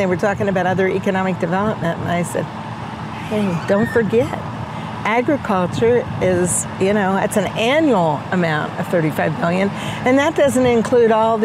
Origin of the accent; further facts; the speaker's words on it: Indiana, United States; I'm a Republican from Southeastern Indiana.